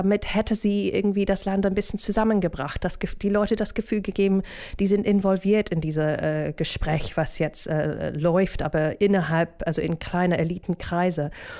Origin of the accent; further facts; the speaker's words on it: United Kingdom; German is a second language; now in Germany; jetzt steht in meinem Pass, dass ich Deutsche bin, was für mich auch ein bisschen absurd ist. Also bevor der Referendum war ich ganz glücklich als Britin, Europäerin hier in Deutschland